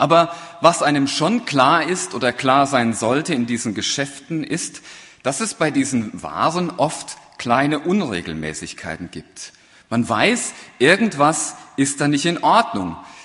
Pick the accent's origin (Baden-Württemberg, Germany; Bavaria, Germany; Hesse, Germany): Hesse, Germany; Eideshausen; Ich bin in Eideshausen aufgewachsen